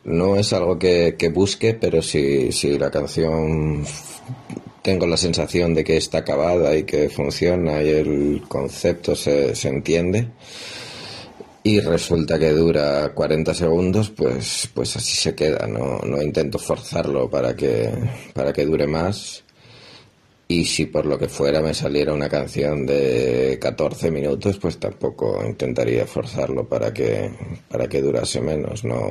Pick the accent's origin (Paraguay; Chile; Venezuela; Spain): Spain; Madrid, Community of Madrid; also born or lived in Namibia / Granada; now in Hong Kong; yo estaba viviendo en Namibia, luego estuve viviendo en Granada. Y vamos, también he pasado por Madrid, que es de donde soy, y ahora estoy en Hong Kong